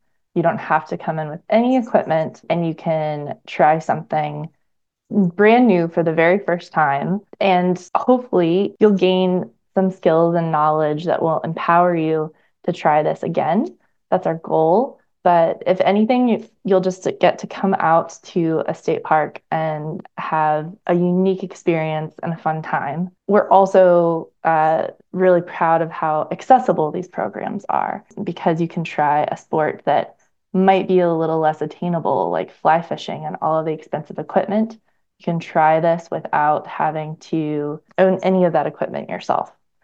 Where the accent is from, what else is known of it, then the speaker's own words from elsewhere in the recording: Virginia, United States; I grew up here in Virginia in the Blue Ridge Mountains, and I grew up paddling in the crystal clear waters